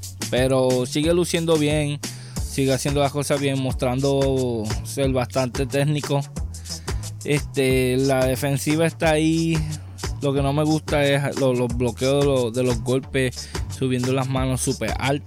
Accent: Puerto Rico; Pues yo sí soy boricua

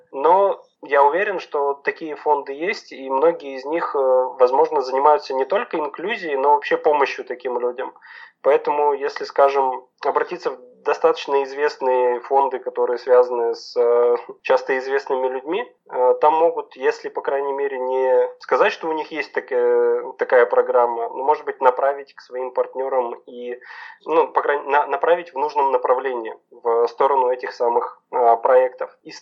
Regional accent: Perm Krai, Russia; Все они одинаково в равной степени не похожи на Пермский край, откуда я родом.

